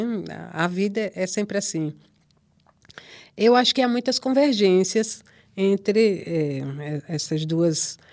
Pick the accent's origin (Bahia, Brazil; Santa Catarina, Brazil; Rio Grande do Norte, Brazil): Rio Grande do Norte, Brazil; Natal; que é da minha terra. É de Natal